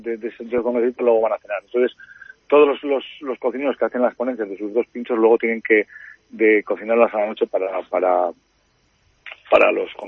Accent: Vitoria, Basque Country, Spain; nosotros somos de Vitoria, vivimos en el norte

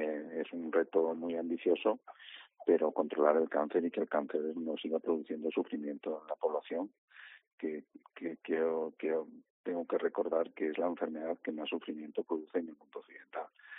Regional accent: Galicia, Spain; sobre todo para los que somos gallegos

